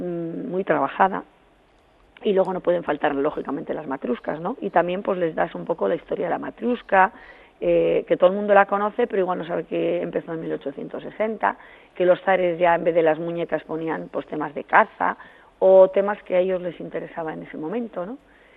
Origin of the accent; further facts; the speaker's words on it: Artziniega, Basque Country, Spain; Yo, bueno, pues soy de Archiniega y tengo que, vamos, barrer para casa